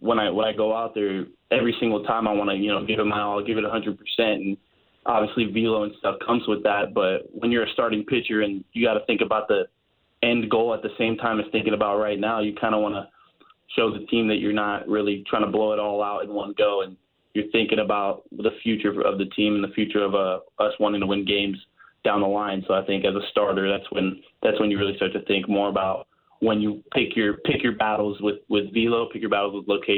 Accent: California, United States; When I'm from California, so growing up, it was always California, Arizona, Florida. Those are the only places we played.

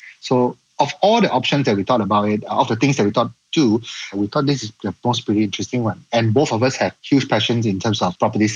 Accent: Ipoh, Perak, Malaysia; I'm from Ipoh. So when people from our town come to KL, the first thing they do is rent a place.

